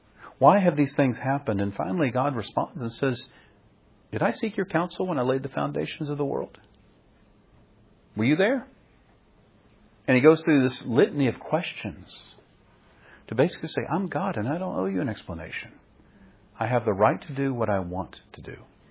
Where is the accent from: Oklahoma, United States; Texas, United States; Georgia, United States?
Georgia, United States; Powder Springs; born or raised there; also born or lived in Marietta